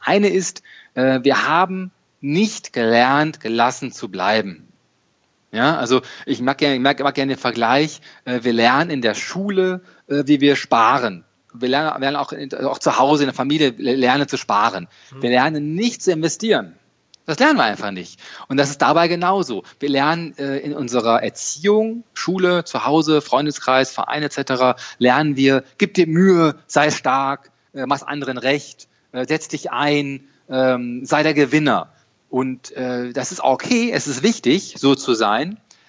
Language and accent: German; Dortmund, North Rhine-Westphalia, Germany; born there; 44 Jahre alt, geboren in Dortmund, Fan von Borussia Dortmund.